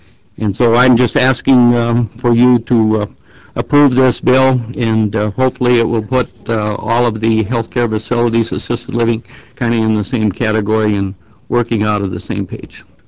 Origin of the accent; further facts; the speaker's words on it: Brookings, South Dakota, United States; I'm from District 7 in Brookings.